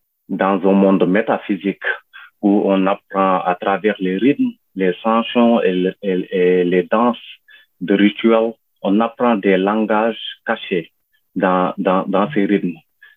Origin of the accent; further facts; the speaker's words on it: Senegal; moved away as an adult; now in Australia; Oui, en 2004, je suis arrivé en Australie pour terminer mes études